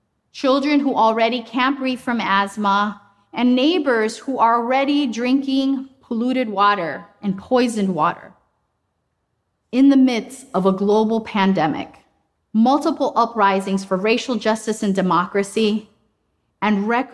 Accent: Colombia; also born or lived in Detroit, United States; now in United States; when my mother, brother, and I immigrated from Colombia, we made our homes alongside landfills, incinerators, oil refineries, power plants, and waste treatment plants.

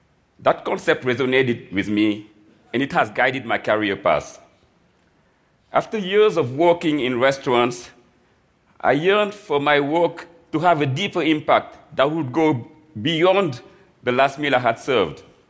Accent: Dakar, Senegal; now in United States; I was born and raised in Dakar, Senegal, and through a combination of accident and cosmic justice, became a chef in the U.S.

